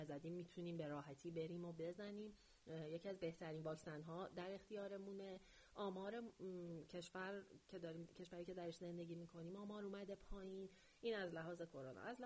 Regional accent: Iran; moved away; برای ما که خارج از ایرانیم شاید

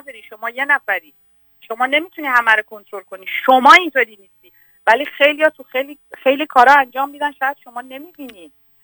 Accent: Tehran, Tehran Province, Iran; من بچه تهرانم، پدرم هم بچه تهرانی، شناسنامش همه چیش هست

